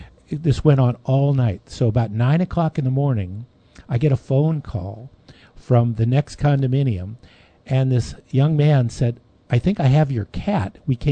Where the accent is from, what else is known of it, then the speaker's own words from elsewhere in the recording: California, United States; I love horses, and I come from California, and I was in a group called the California Rangers